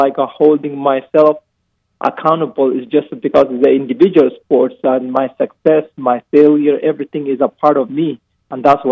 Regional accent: Somalia; now in United States; growing up in Somalia, coming to U.S., what this country has done for me.

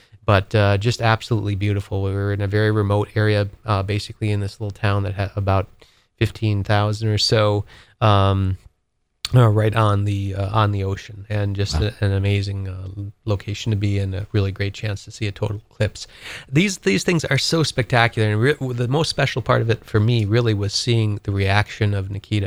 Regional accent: Wisconsin, United States; now in Maine, United States; Every time, you know, I've been here, you know, I've not seen the aurora here in Maine. Growing up in Wisconsin, I saw them several times.

